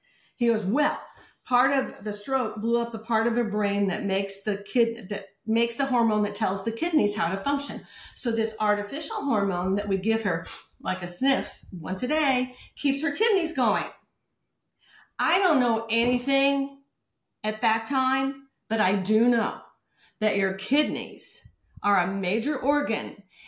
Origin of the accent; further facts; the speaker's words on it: San Diego, California, United States; I grew up in San Diego where we had avocados before Mexico had avocados.